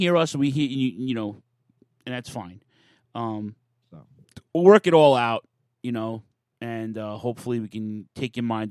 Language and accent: English; Queens, New York, United States; because I'm from Queens as well.